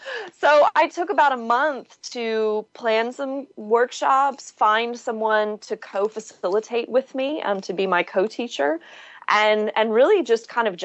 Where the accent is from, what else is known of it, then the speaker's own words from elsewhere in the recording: Dallas, Texas, United States; also born or lived in Austin / Chicago / London; I was living in Austin. I grew up in Dallas. I grew up in South Dallas in Oak Cliff, and then moved to Austin after I got my bachelor's degree